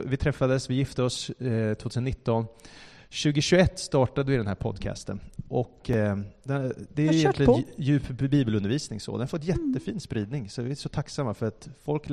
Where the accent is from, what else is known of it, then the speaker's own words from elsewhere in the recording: Stockholm, Stockholm County, Sweden; Vi är från Stockholm, är vi? Eller jag är här, det är ursprungligen också.